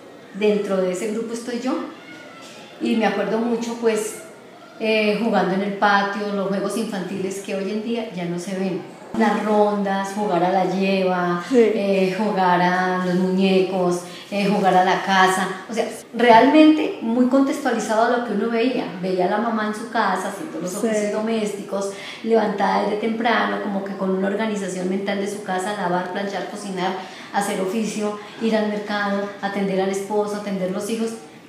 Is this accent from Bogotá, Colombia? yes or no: yes; Bogotá, Colombia; born there; yo nací en Bogotá, hace 59 años.